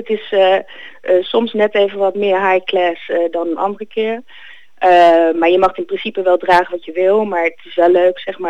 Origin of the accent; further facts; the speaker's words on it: Netherlands; Maar blijkbaar zijn wij Nederlanders niet heel erg, heel erg sociaal in die zin.